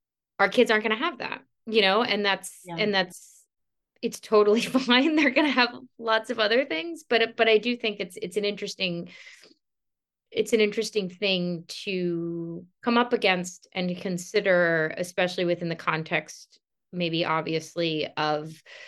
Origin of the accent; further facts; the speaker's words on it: Florida, United States; I grew up in South Florida, which is, it's a beautiful, magical place that I will probably never be able to live in.